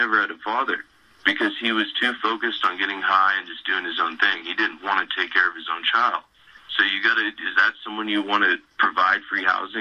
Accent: Santa Cruz, California, United States; because I grew up in Santa Cruz

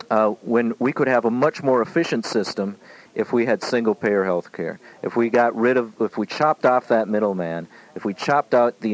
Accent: United States; first language Lakota; I personally suffered the indignity of being deprived of speaking my native tongue and following Lakota traditions.

